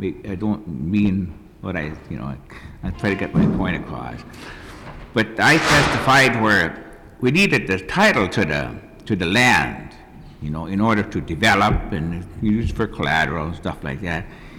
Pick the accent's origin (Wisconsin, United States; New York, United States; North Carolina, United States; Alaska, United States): Alaska, United States; Holy Cross; I'm originally from Holy Cross.